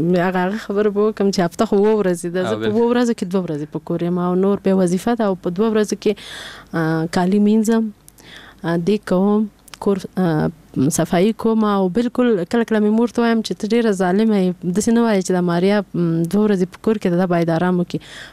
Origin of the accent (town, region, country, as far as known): Paktia, Afghanistan